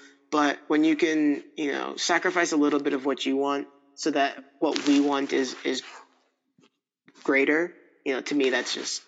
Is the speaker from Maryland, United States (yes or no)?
no; Indiana, United States; But it's most of my life it's been because I grew up in Indiana and there's a kind of person here as well.